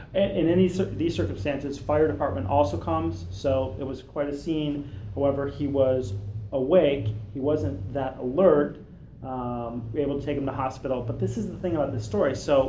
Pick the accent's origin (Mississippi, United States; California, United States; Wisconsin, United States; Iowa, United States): Wisconsin, United States; also born or lived in Indiana; I grew up in Wisconsin, and it was my senior year in high school where I took several psychology classes